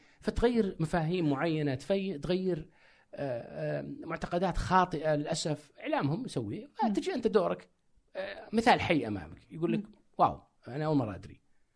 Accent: Saudi Arabia; كسعودي كعربي كشخص جاي راكب دباب وقاطع الولايات هذه كلها

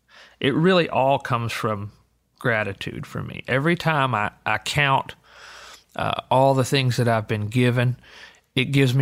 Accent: Alabama, United States; when I grew up in Alabama, we were all about the same social class.

